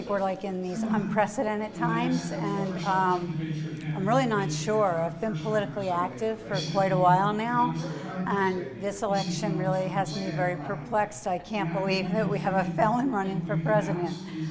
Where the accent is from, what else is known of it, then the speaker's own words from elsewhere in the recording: Sun Prairie, Wisconsin, United States; and I'm from Sun Prairie.